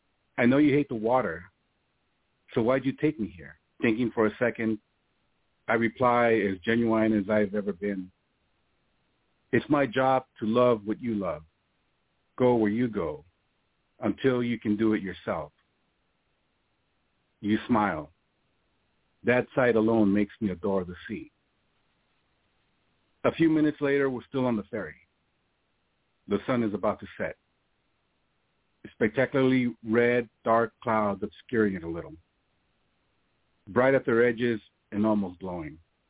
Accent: Southwest, United States; I grew up in the Southwest, and in a city.

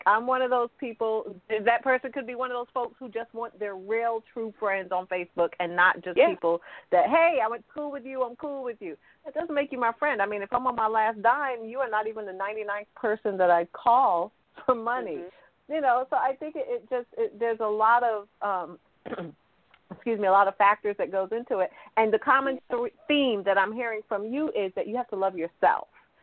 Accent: New York, United States; I'm from New York, so I'm going to go knock on your door and let you know I ain't 12 no more, sweetheart.

